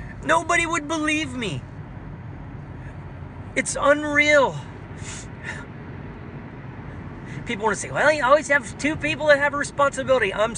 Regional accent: India; I'm wounded every time you mention that I'm quiet, or you mention I'm from India, or you mention I'm an introvert.

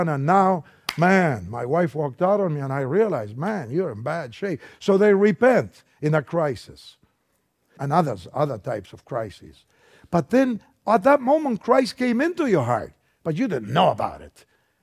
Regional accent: Argentina; English is a second language; I came from Argentina to go to Multnomah School of the Bible. Now it's a seminary, but I was just a student. I came for 1 year to study

